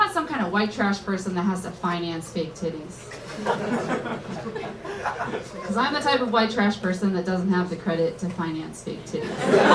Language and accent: English; Jacksonville, Florida, United States; I'm from Jacksonville, Florida.